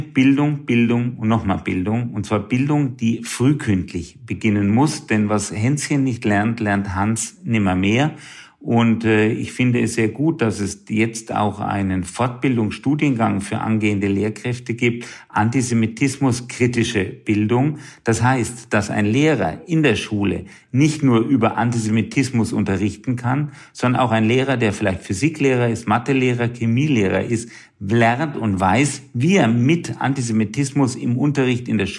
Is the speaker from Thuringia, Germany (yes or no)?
no; Würzburg, Bavaria, Germany; in meiner Heimatstadt in Würzburg